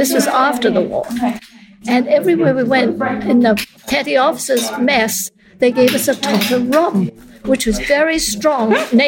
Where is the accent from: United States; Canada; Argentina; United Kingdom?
United Kingdom; South West England; I'm from Somerset.